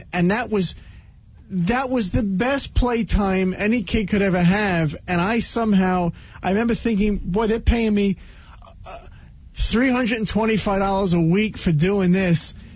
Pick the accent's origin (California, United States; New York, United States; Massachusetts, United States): New York, United States; Brooklyn; I grew up in Brooklyn, right at the base of the Verrazzano Bridge, at the foot of the Verrazzano Bridge.